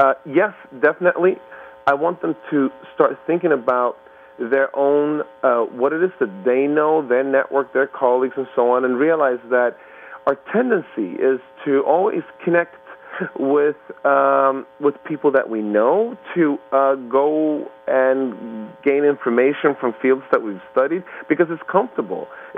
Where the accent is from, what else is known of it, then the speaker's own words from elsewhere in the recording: Sweden; I grew up in Sweden, and it's always been sort of a mix of different cultures